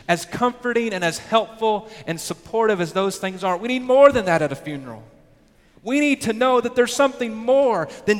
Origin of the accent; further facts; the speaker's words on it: Searcy, Arkansas, United States; there was a girl who I grew up with in Searcy, Arkansas